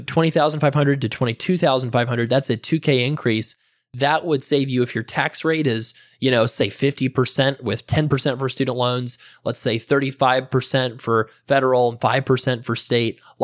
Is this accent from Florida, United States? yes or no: yes; Florida, United States; And I was from Florida and didn't know any better.